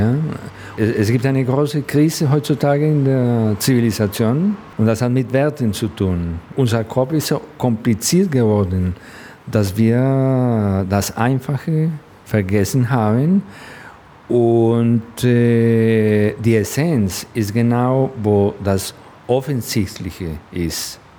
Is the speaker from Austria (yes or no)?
no; Colombia; German is a second language; Ich bin Kolumbianer